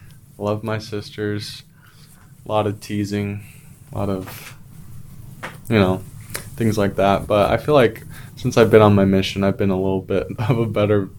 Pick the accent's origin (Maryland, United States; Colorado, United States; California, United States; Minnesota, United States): California, United States; Bakersfield; I'm from Bakersfield, California.